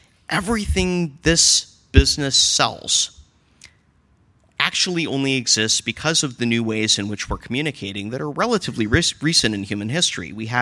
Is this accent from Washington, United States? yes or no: yes; Washington, United States; even in my home state of Washington